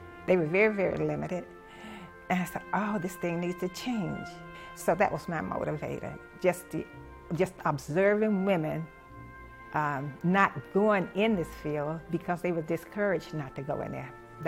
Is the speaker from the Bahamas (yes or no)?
no; Macon, Georgia, United States; I was born in Macon, Georgia, and grew up there.